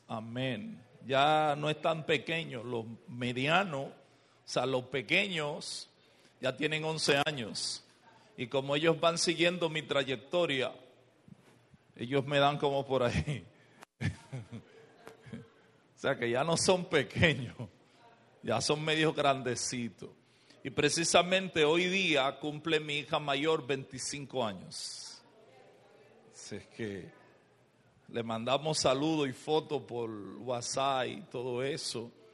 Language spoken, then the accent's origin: Spanish; Dominican Republic; Venimos desde Dominicana y a los pastores nos pasa el mismo asunto.